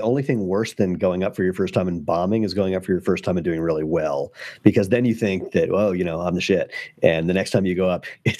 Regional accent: Washington, D.C. area, United States; I mean, I grew up outside of D.C., spent most of my life on the East Coast.

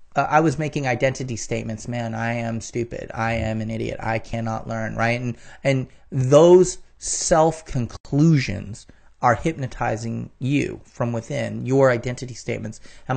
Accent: Philippines; I'm a Filipino.

